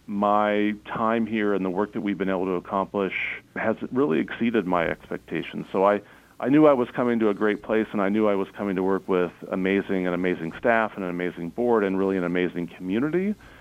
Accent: Illinois, United States; also born or lived in St. Louis / Indiana; I'm actually from the sort of the Midwest originally. I was born in St. Louis and grew up mostly in the southern part of Illinois and went to Indiana University for school.

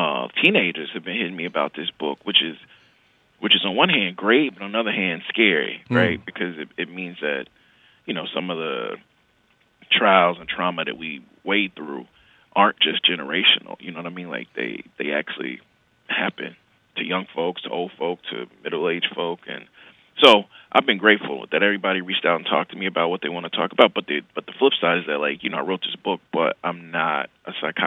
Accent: Mississippi, United States; Because I'm from the Deep South, from Mississippi.

